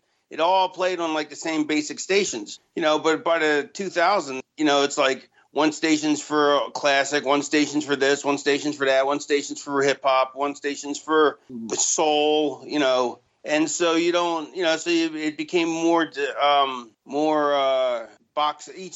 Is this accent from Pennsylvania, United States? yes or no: yes; Philadelphia, Pennsylvania, United States; I grew up on Philly soul, because I'm from Philadelphia